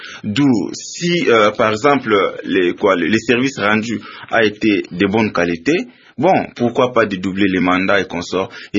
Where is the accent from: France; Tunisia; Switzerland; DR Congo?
DR Congo; mais avoir la mentalité qui nous habite jusque-là en tant que Congolais